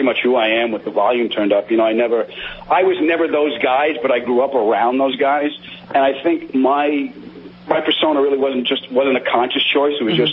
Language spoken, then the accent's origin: English; New York, United States; It's part of it is growing up in New York. It's part of it is growing up on the East Coast.